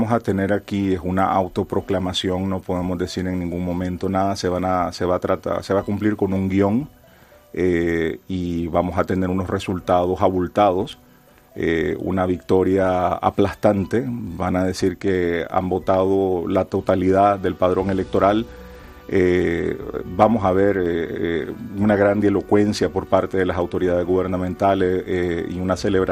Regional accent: Managua, Nicaragua; Yo soy de Managua. Lo que siempre digo, aunque tengo la vertiente española, porque también soy español y amo España, Nicaragua es mi centro, Nicaragua es mi ombligo, Nicaragua es lo que me define.

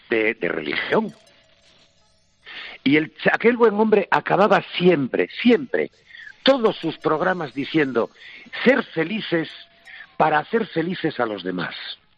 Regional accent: Asturias, Spain; moved away; Yo soy asturiano de pura cepa, cristiano católico apostólico, lo digo por lo de asturiano, no por otra cosa.

